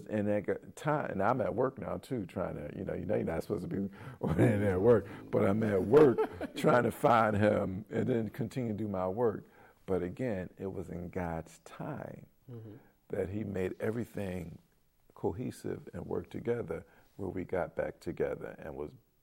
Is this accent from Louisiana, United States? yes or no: no; Philadelphia, Pennsylvania, United States; You know, we were both born and raised in Philadelphia.